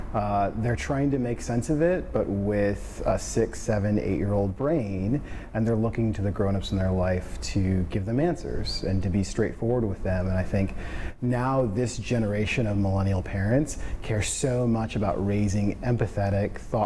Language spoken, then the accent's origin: English; Portland, Oregon, United States; So born and raised in Portland, Oregon, so I'm a hometown kid.